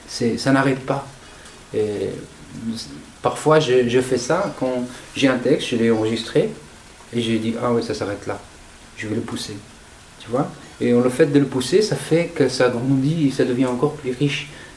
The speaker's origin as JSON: {"language": "French", "country": "Morocco", "said": "c'est une poudre blanche chez nous au Maroc qu'on utilise"}